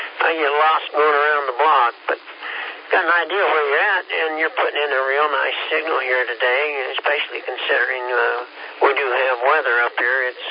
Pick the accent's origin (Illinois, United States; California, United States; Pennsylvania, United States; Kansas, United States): Kansas, United States; moved away as an adult; Well, I'm from Kansas, and I've been down here about 10 years